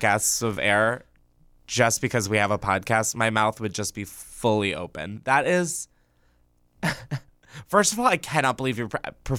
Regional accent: Maryland, United States; I was from Maryland.

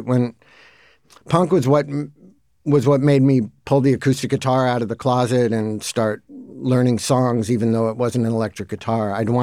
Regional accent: Mar Vista, California, United States; also born or lived in Santa Monica; that was what the kids in the neighborhood liked. And at one point, I moved from Santa Monica to Mar Vista.

